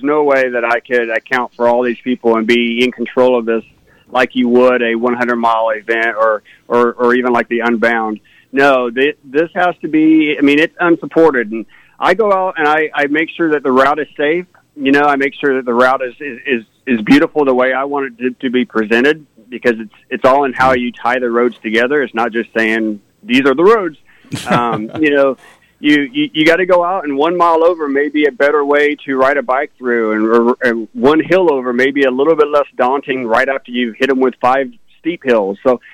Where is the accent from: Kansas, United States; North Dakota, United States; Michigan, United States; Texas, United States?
Kansas, United States; Americus; You know, I grew up in Americus. I grew up on those back roads, learned how to drive on those back roads, went to school at Northern Heights on those back roads.